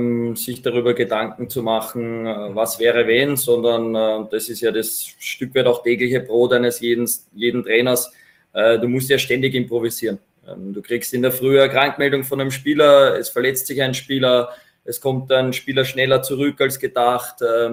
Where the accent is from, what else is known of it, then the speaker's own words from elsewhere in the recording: Vienna, Austria; now in Ried, Austria; Als Wiener, bevor ich nach Ried gekommen bin